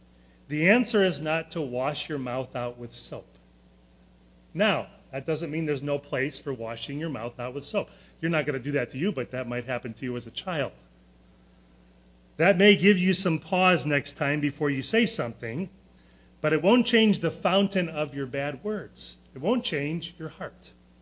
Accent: Leroy Township, United States; I grew up out in Leroy Township. My mom still lives in that house.

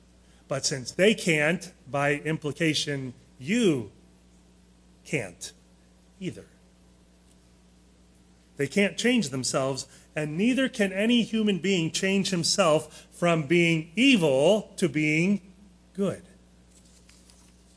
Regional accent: Leroy Township, United States; I grew up out in Leroy Township. My mom still lives in that house.

